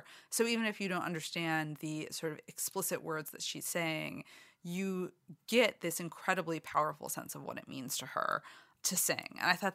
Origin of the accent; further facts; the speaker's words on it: Boston, Massachusetts, United States; because I am from Boston, from the Boston area.